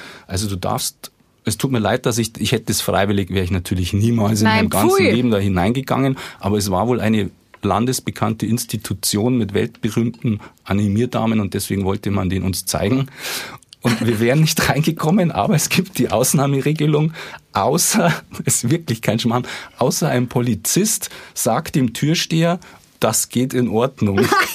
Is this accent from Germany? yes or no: yes; Germany; wir sind ja aus Germany